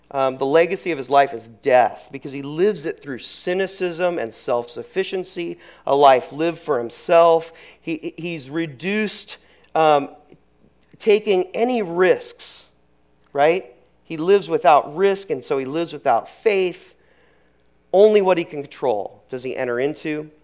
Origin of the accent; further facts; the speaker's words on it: Merced, California, United States; I was from Merced, California, Central Valley by Fresno.